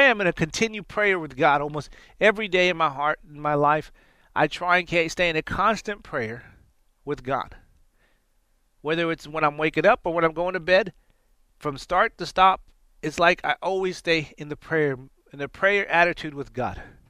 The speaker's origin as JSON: {"language": "English", "country": "India", "said": "I'm from India"}